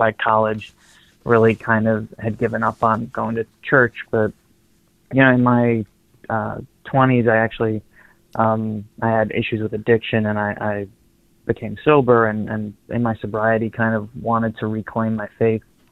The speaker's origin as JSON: {"language": "English", "town": "Long Island", "region": "New York", "country": "United States", "tie": "born or raised there", "said": "I was raised in the Baptist church, but out in Long Island, and growing up in a very multicultural school with lots of different religious and different diversity backgrounds."}